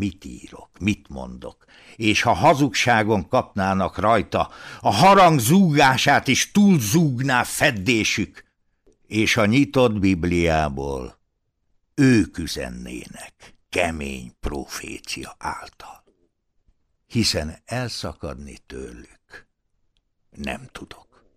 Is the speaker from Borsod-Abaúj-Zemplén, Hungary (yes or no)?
yes; Tiszalúc, Borsod-Abaúj-Zemplén, Hungary; Ugye én faluról jöttem, drága édesapám ott volt református lelkész Tiszalúcon